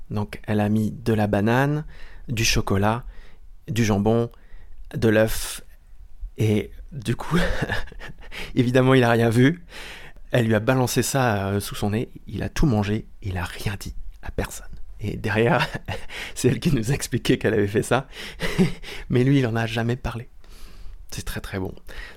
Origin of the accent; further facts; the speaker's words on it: Brittany, France; Alors je viens du Finistère, on n'a pas de différence entre...